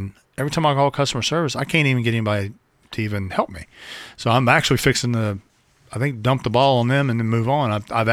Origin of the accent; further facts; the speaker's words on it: Baton Rouge, Louisiana, United States; moved away as an adult; also born or lived in Michigan; because I'm from Louisiana, Baton Rouge. Moved to Michigan for 10 years, moved back to Baton Rouge, and then relocated here after Katrina.